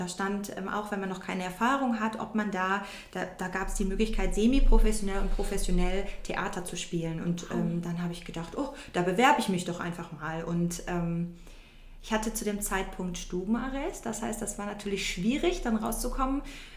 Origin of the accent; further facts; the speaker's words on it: Mülheim an der Ruhr, North Rhine-Westphalia, Germany; Ich komme aus Mülheim an der Ruhr, da lebe ich. Ich bin also ein Ruhrgebietskind und lebe da mit meinem Mann.